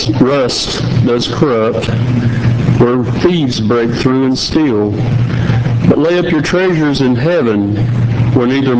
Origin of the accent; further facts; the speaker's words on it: Appalachia, United States; But originally I'm from the Appalachian Mountains.